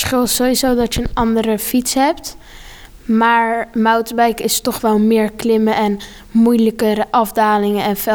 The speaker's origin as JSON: {"language": "Dutch", "town": "Capelle aan den IJssel", "region": "South Holland", "country": "Netherlands", "said": "Ik kom uit Capelle aan de IJssel."}